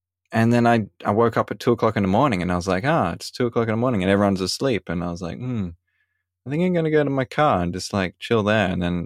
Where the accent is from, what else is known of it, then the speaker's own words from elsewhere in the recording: Australia; So I'm calling in from Australia, and I grew up in a small town in Australia.